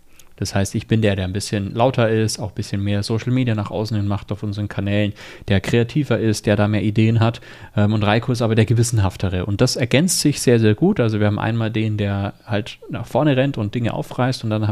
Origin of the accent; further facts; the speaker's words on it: Regensburg, Bavaria, Germany; ich bin auch aus Regensburg